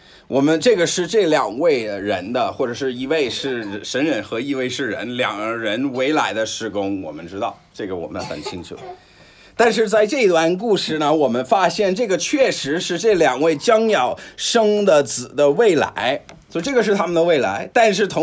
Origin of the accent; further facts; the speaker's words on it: Beijing, China; 我们那个时候小时候在北京